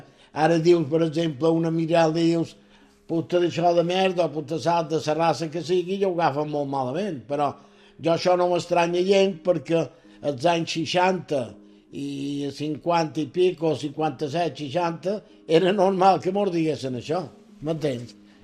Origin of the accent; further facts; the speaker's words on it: Sóller, Balearic Islands, Spain; born there; Vaig néixer a Solla l'any 1949, dia 27 de març.